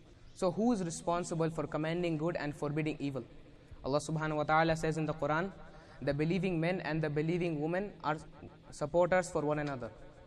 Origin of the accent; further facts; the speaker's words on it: Nebraska, United States; I am 14 years old and I am from Nebraska.